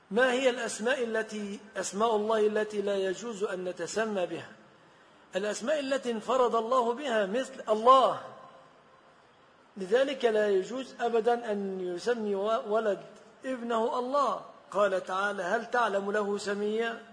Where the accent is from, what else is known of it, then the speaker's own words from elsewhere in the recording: Egypt; كما يقول شخص للآخر في بلادنا مصر